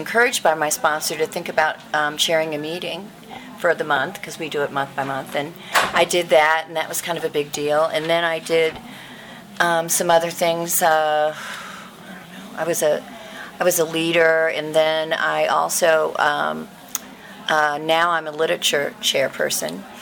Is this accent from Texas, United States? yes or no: yes; Houston, Texas, United States; I'm from Houston.